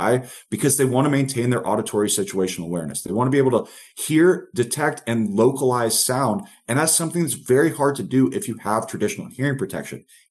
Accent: Georgia, United States; because my home state of Georgia, I wanted to be able to hunt and you couldn't do it.

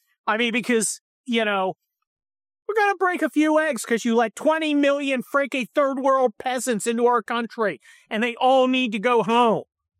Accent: California, United States; Because I'm a Californian and we rate people on the quality of their cars.

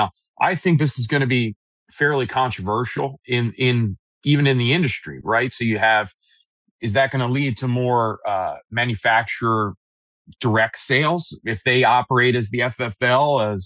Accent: New Jersey, United States; You know, I grew up in New Jersey. Anyone who's driven through New Jersey knows if you're going to be protected by FOPA, you better fuel up at one bridge before you cross in.

